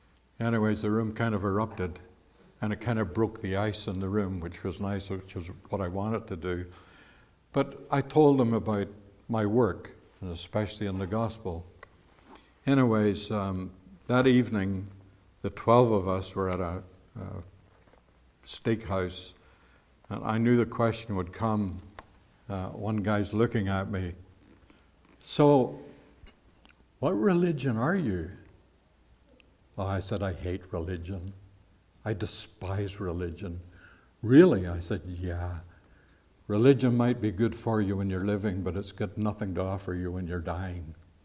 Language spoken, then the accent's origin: English; London, Ontario, Canada; Well, my tag said I was from London, Ontario.